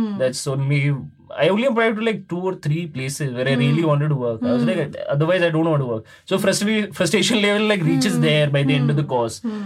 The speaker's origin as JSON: {"language": "English", "region": "Rajasthan", "country": "India", "said": "And I'm originally from Rajasthan. So when I get back to the soil, I'll be like, okay, this is, you know, home."}